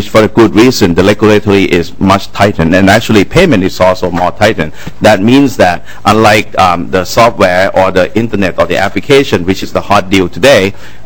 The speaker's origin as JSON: {"language": "English", "country": "Thailand", "tie": "born or raised there", "second_language": "English", "moved": "as an adult", "lives_now": "United States", "said": "I'm originally from Thailand. I grew up in Thailand. I came here for graduate school."}